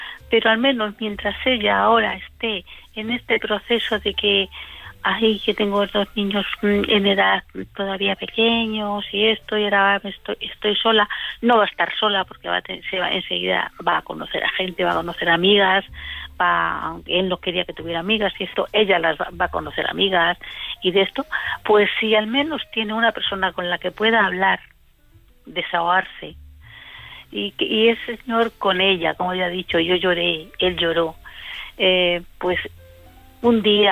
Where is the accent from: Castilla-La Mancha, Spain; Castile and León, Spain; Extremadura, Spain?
Castile and León, Spain; Ávila; now in Barcelona, Spain; sí, soy de Ávila. Ah, muy lo que pasa es que llevo 44 años en Barcelona.